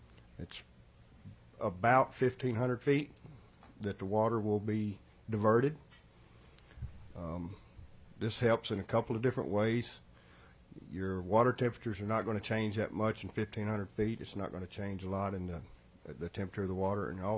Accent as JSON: {"language": "English", "region": "Tennessee", "country": "United States", "lives_now": "Dillingham, United States", "said": "If you haven't picked up, I'm from Tennessee originally"}